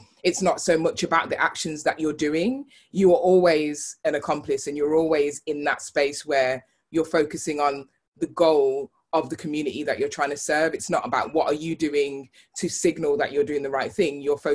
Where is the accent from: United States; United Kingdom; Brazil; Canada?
United Kingdom; Birmingham, West Midlands; now in Manchester, United Kingdom; So I'm from Birmingham. I live in Manchester now, but, you know, repping both the cities.